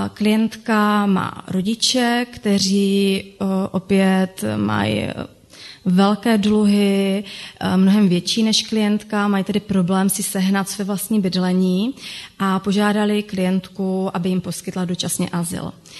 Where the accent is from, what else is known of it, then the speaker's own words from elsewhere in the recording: Třinec, Moravian-Silesian Region, Czechia; U nás vlastně pocházím z Třince a služby fungují v Třinci